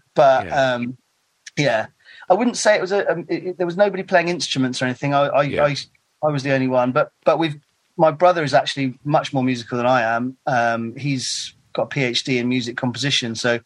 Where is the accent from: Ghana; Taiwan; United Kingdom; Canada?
United Kingdom; Bristol, South West England; Yeah, Bristol's Bristol. It's a very special place. I wouldn't necessarily choose for my son to grow up there